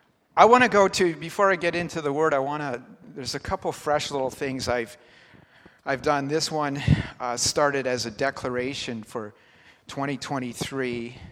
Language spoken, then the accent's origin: English; Montreal, Quebec, Canada; also born or lived in Ottawa Valley / Toronto; now in Kitchener, Canada; I'm originally from Montreal, Ottawa Valley, then Toronto, and then Lord has led us west. But living in Kitchener